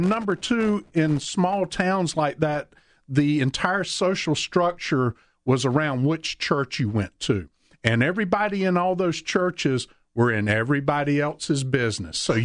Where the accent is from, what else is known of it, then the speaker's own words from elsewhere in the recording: Georgia, United States; I grew up in Bible Belt small town Georgia in the 1970s, which, trust me, is no different than Bible Belt Alabama in the 1970s.